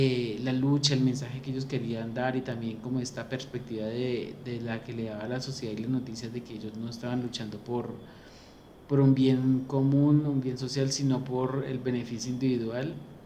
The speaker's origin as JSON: {"language": "Spanish", "town": "Cali", "region": "Valle del Cauca", "country": "Colombia", "said": "va a quedar en nuestra historia como caleños y en nuestra historia de vida para siempre"}